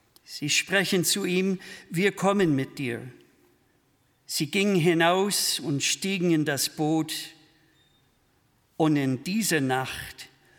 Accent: Minnesota, United States; Ich komme aus dem Bundesstaat Minnesota, da ist das Wetter sehr extrem.

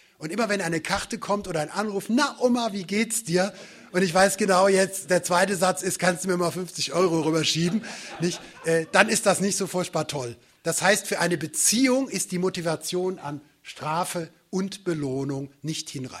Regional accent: Northern Germany, Germany; bin ich nach Ulbach gekommen und habe da in der Stunde gepredigt, als 19-Jähriger, als Schüler und fiel fast als Norddeutscher von der Stange

